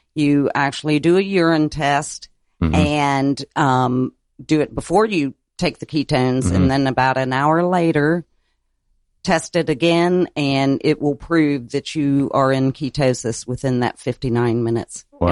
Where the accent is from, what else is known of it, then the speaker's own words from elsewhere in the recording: Louisville, Kentucky, United States; So you can tell I'm from Louisville, by the way.